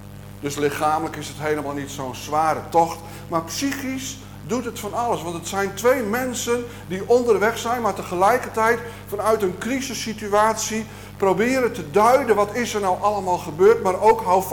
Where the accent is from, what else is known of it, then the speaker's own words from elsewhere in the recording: Buitenpost, Friesland, Netherlands; now in Israel; als ik bij wijze van spreken door Hallingen of door Buitenpost, waar ik vandaan kom, zou lopen